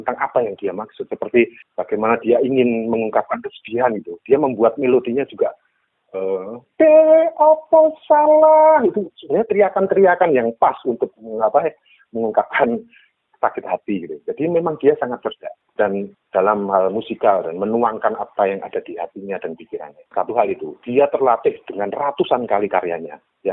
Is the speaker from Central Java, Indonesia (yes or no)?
yes; Surakarta, Central Java, Indonesia; saya mengamati sebagai orang Solo ya